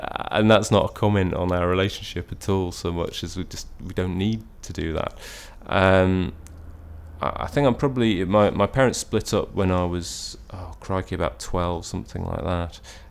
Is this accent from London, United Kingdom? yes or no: no; East of England, United Kingdom; now in Ripon, United Kingdom; I grew up in Essex, but my dad's a Yorkshireman, so I spent a big chunk of my childhood being told that I needed to get back up north